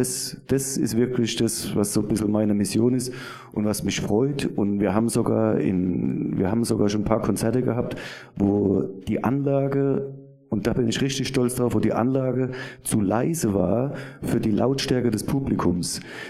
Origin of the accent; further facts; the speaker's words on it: Ludwigshafen, Rhineland-Palatinate, Germany; So bin ich aufgewachsen und in Ludwigshafen, Ernst-Reuter-Siedlung.